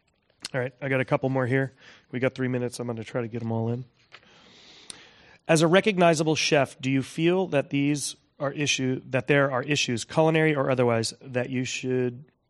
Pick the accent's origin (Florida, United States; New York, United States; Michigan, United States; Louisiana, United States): New York, United States; I'm from New York. I've been to Aquavit and Red Rooster many times.